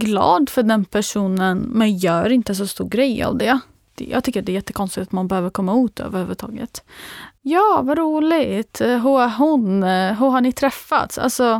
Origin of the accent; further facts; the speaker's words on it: Damascus, Damascus Governorate, Syria; där jag född och uppvuxen i Damaskus i Syrien.